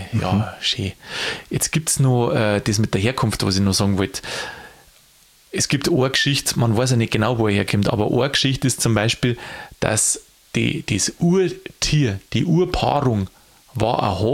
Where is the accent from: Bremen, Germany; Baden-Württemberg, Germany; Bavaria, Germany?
Bavaria, Germany; Und jetzt komme ich aus Niederbayern.